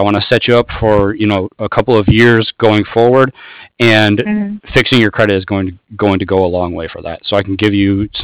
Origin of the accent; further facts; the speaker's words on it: San Francisco, California, United States; now in San Diego, United States; I'm from San Francisco. I lived for a short while in Union City and Fremont, and then back in San Francisco before coming here to San Diego.